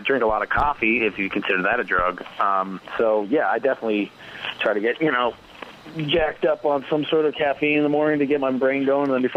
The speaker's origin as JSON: {"language": "English", "town": "Boonville", "region": "California", "country": "United States", "tie": "born or raised there", "said": "All in rural Northern California, Mendocino County, which is about 3 hours north of San Francisco. Mm-hmm. The name of the town was Boonville."}